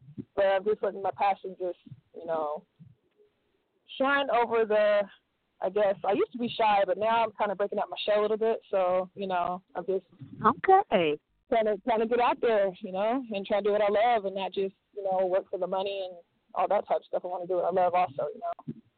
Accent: Tyler, Texas, United States; also born or lived in Houston; Well, I want to make a shout out to my hometown, Tyler, Texas. I was born in Houston, Texas. Shout out to them too, but I wasn't raised there. So shout out to Houston and Tyler, Texas. That's where I'm from.

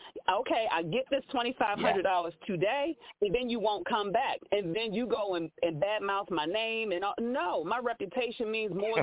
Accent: Bronx, New York, United States; I was raised in the Bronx

